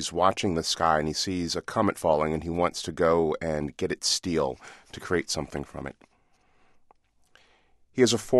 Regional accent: Chicago, Illinois, United States; She was one of the poets who inspired me as a boy growing up in Chicago.

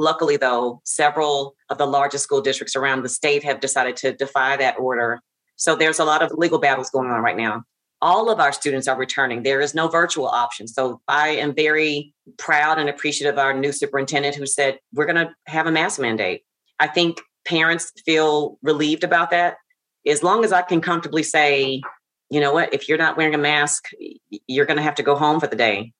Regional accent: Houston, Texas, United States; from Houston, Texas.

